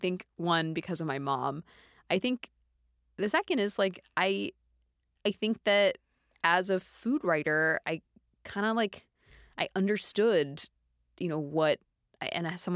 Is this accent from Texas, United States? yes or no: yes; Dallas, Texas, United States; the fact that I grew up in Dallas, Texas, and the influences from that, the television shows I watched and the movies I was obsessed